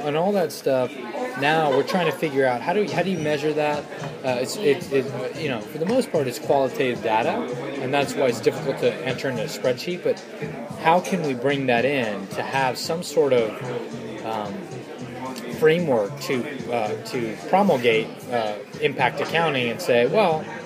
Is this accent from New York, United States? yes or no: yes; New York City, New York, United States; we're from the Lower East Side. We're finance guys.